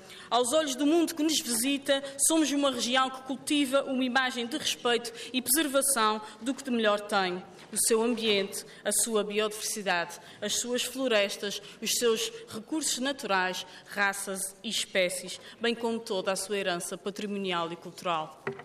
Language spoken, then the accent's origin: Portuguese; Azores, Portugal; daquilo que nos define enquanto açorianos.